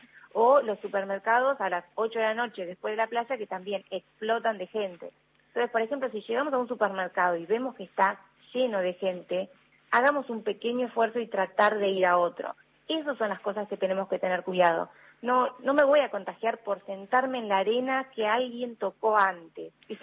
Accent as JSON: {"language": "Spanish", "country": "Argentina", "said": "Yo sé que somos argentinos"}